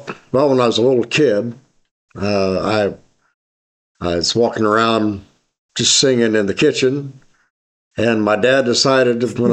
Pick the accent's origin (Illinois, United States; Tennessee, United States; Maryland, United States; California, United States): Illinois, United States; Charleston; born there; Well, I was born in Charleston, Illinois. I still reside there.